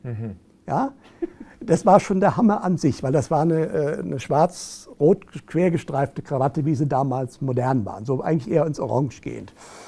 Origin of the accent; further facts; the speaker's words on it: West Germany, Germany; wie bei uns im Westen, wo ich herkomme